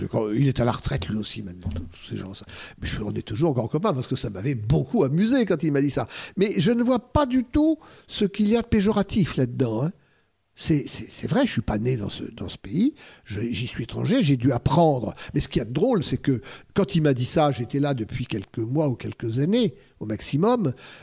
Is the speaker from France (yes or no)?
yes; Cambrai, Hauts-de-France, France; il m'arrive de retourner dans le Nord, dont je suis originaire, dans la région de Cambrai, le pays des bêtises